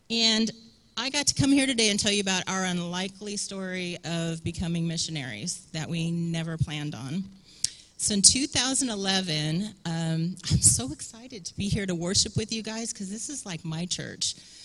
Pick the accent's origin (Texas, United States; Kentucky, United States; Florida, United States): Kentucky, United States; Paducah; We come from Paducah, Kentucky. Normally about an 8.5 hour drive, 8.5 hour drive.